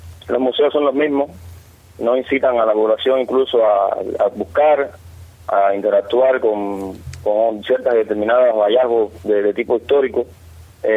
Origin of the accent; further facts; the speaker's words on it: Cuba; como buen cubano